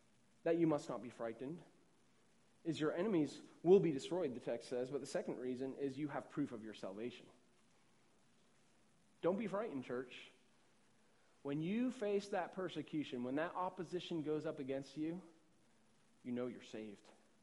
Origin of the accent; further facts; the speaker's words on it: Northeast, United States; I know where we're from, up in the Northeast. I mean, it is like Roman Catholic country. I mean, we're Irish.